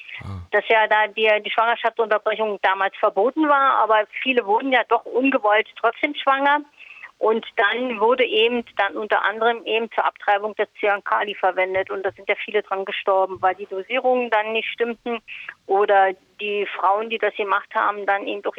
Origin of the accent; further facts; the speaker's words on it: Berlin, Germany; Ich bin ja aus Berlin ursprünglich